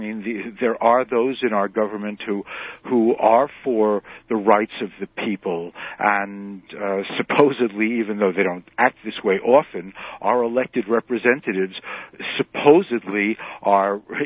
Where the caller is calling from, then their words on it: Manhattan, New York, United States; I'm calling from Manhattan. I'm a first-time caller.